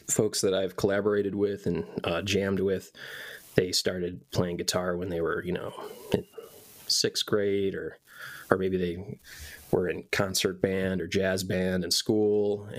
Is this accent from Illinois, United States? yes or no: yes; Arlington Heights, Illinois, United States; we were just longboarding through my hometown here, Arlington Heights, where I live.